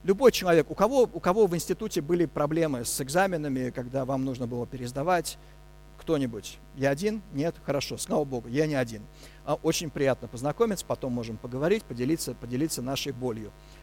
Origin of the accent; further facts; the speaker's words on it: Moscow, Russia; я городской ребенок, я родился, вырос в Москве, я городской ребенок.